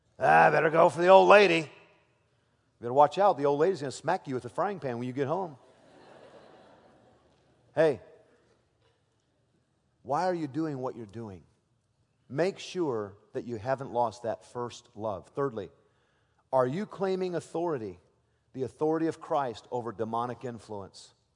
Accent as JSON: {"language": "English", "country": "United States", "said": "it saddens me as an American"}